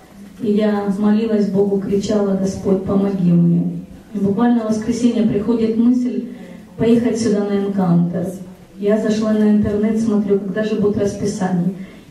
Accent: Washington, United States; Я из Монтфермана, Вашингтон.

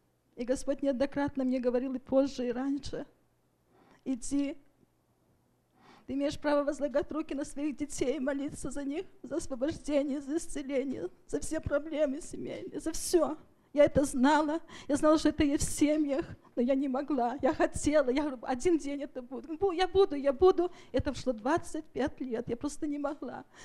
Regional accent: Venice, Veneto, Italy; я из Венеции.

